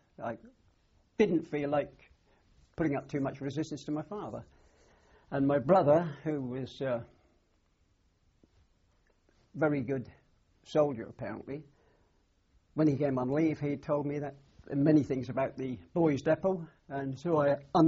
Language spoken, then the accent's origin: English; Great Yarmouth, East of England, United Kingdom; born there; I was born in Great Yarmouth.